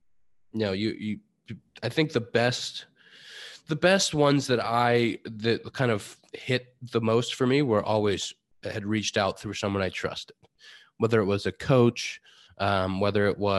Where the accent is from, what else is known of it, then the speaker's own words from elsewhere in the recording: Pittsburgh, Pennsylvania, United States; also born or lived in West Chester; Yeah, it's actually so I was born in Westchester in Philly area. So my mom was at UPenn at the time getting her PhD. And then we moved to Pittsburgh.